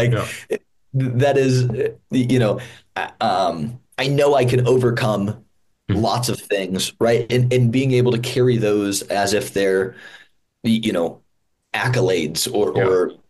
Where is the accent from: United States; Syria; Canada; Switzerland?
United States; Iowa; Because I was a kid, and I'm from Iowa. We don't have this isn't a farm state, right? We have farmers and insurance there